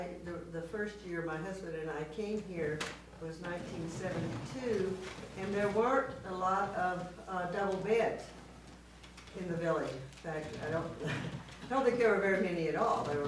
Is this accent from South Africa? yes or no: no; Midwest, United States; We're from the Midwest.